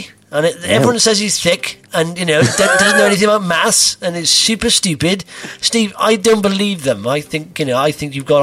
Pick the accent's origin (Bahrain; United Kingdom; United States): United Kingdom; Wales; now in England; Thing is, I'm based in England. I'm a Welshman.